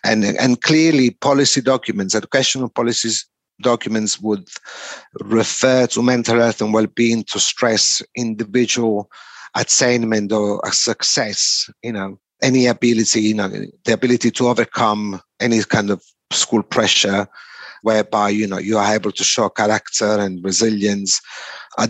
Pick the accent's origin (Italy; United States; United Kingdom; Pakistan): Italy; I was brought up in Italy and went to a technical school.